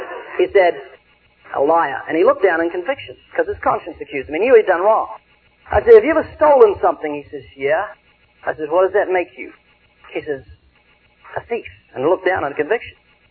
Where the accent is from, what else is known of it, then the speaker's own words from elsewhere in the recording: New Zealand; now in California, United States; When we come to live in the States, to live in California, and to leave my country in New Zealand, my home country